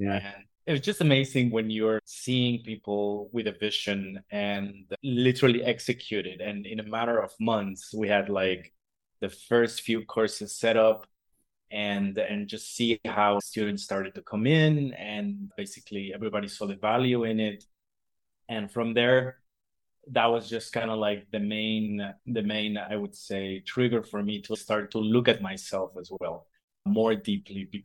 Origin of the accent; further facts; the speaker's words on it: Mexico; I'm originally from Mexico.